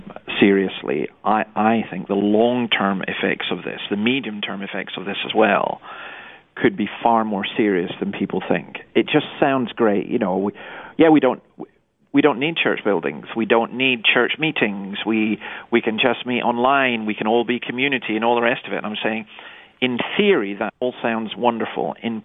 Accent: Scotland, United Kingdom; I think we had a practice when I grew up in Scotland

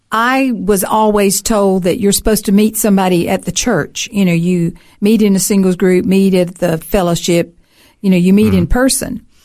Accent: Alabama, United States; also born or lived in South Carolina; I grew up in Alabama.

